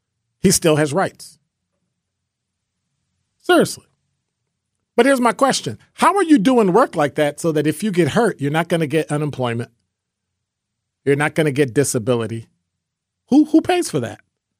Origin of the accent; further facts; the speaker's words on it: Illinois, United States; Yes, that's my hometown, but sometimes people in Illinois do some strange stuff.